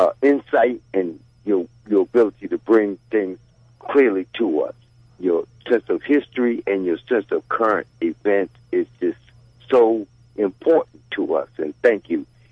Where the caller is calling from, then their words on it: Baltimore, Maryland, United States; I'm calling from Baltimore.